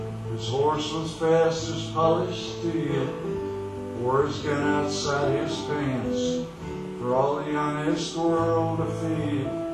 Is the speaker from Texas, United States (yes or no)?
yes; Fort Worth, Texas, United States; Plus, I did my accent 40 miles out of Dallas because I'm from Fort Worth anyway.